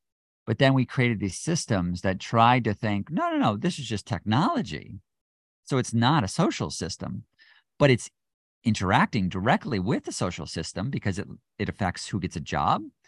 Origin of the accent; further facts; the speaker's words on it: United States; we still view it as this, like, especially as an American, like, wait a minute, this is my free expression.